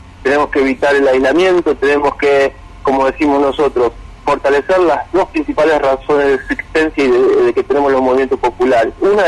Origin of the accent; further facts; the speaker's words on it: Argentina; como argentino y como católico lo digo